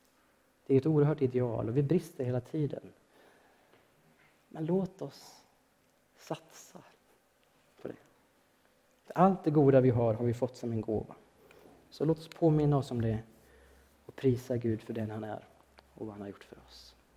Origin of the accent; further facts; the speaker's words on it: Sweden; Fast jag är svensk och inte ens tycker om att kramas.